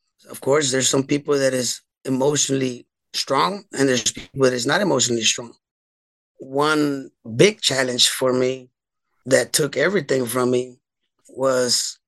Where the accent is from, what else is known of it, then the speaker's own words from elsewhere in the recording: Mexico; also born or lived in Houston, United States; I was born in Houston, Texas, October 6, 1980. At a little bit over 1 year old, I was sent to Mexico to be raised with my parents, grandparents.